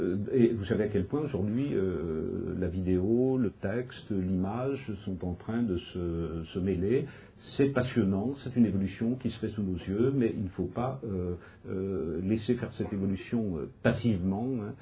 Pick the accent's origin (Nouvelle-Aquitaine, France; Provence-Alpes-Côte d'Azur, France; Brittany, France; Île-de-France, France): Nouvelle-Aquitaine, France; Bordeaux; Mais moi, je suis de Bordeaux.